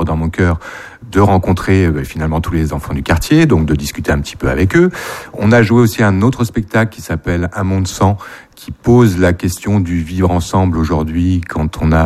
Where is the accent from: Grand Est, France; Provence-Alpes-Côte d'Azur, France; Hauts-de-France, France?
Hauts-de-France, France; Lille; moi, je ne suis pas arnésien, je viens de Lille